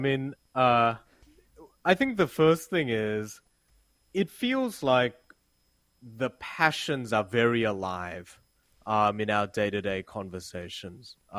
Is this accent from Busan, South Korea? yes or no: no; Seoul, South Korea; values and outlooks are shaped by my parents, who are Korean, and by my childhood, just growing up in Seoul.